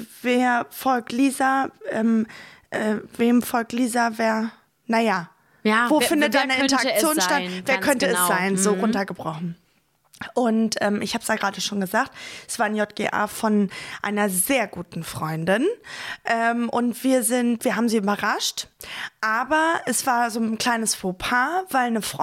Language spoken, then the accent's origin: German; North Rhine-Westphalia, Germany; wir Mädels, wir kommen ja aus OWL, Ostwestfalen-Lippe.